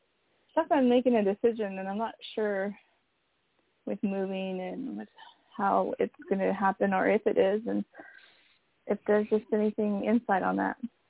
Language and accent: English; California, United States; And I'm from California.